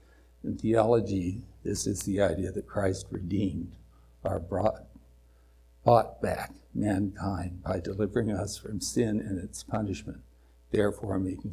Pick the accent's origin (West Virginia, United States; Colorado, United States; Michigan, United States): Colorado, United States; when I was growing up in Colorado. I don't know if they had these here, but we had green stamps.